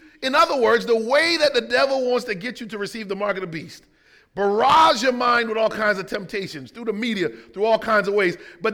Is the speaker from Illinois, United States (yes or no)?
no; Connecticut, United States; When I look at hip hop, and I grew up in Connecticut, I used to go down into the Bronx